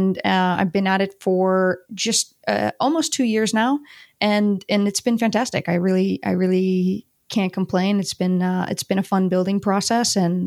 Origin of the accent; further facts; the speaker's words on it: United States; now in Spain; I'm originally from the US. I grew up in outside of Washington, DC, and have always had a love for architecture.